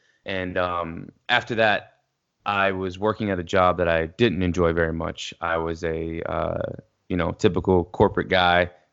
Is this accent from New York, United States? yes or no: yes; New York, United States; now in Pittsburgh, United States; I'm from New York originally. Right now, I'm in Pittsburgh, Pennsylvania.